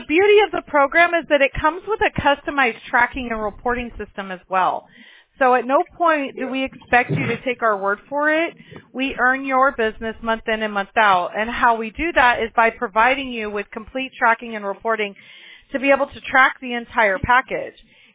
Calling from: California, United States; California.

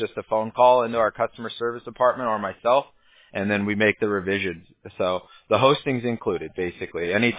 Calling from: California, United States; We're calling you from Orange County, California, so I could see the beach

